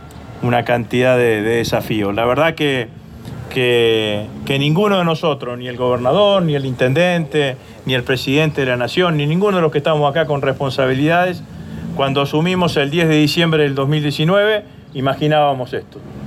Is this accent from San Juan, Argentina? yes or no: no; Santa Fe, Argentina; como santafesino, contento de poder colaborar, de estar aquí en mi provincia, en nuestra provincia